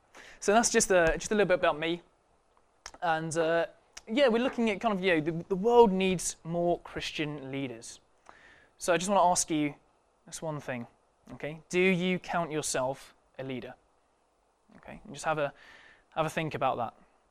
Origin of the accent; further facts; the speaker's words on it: Cambridge, East of England, United Kingdom; moved away as an adult; now in Loughborough, United Kingdom; I'm originally from Cambridge, 23 years old, and I came to Loughborough 4 years ago-ish, 3.5 years ago, as a student.